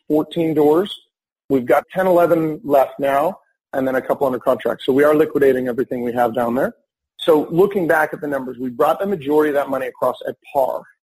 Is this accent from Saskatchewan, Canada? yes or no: no; Winnipeg, Manitoba, Canada; so I'm from Winnipeg originally on the East Coast